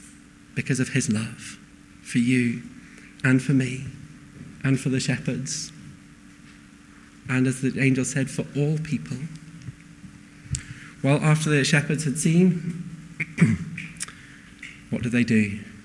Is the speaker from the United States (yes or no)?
no; North West England, United Kingdom; I grew up in Cumbria, the Lake District in northwest of England, where it's known for hills and lakes and, yeah, sheep.